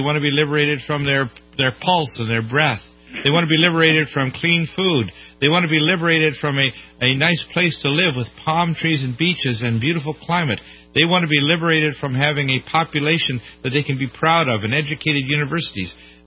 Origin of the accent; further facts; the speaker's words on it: Detroit, Michigan, United States; born there; They came in 1892 to America and Canada. I have U.S. and Canadian relatives. That's why I'm a dual citizen. I was born in Detroit. My mother's family came from Beirut, Lebanon, because they were Christian Maronites.